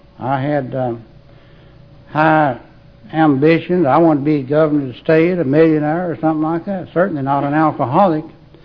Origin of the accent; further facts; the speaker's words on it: Tennessee, United States; also born or lived in Murray County, Georgia; Now, we'd moved to Tennessee when I was about 6 or 8 years, something like that, but really I was born up here in north east Georgia in Murray County.